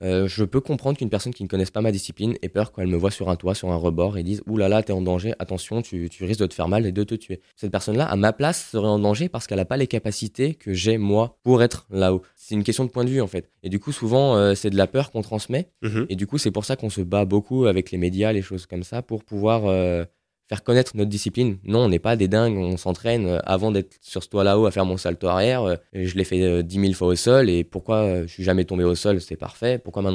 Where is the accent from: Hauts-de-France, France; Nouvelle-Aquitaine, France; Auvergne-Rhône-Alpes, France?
Auvergne-Rhône-Alpes, France; Lyon; j'aime mon pays et j'aime là où j'ai grandi, c'est-à-dire Lyon